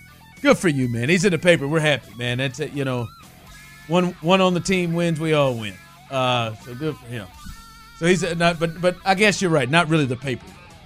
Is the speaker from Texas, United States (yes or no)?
yes; Waco, Texas, United States; Nope, I grew up in Waco, the Waco area, and they called it horses.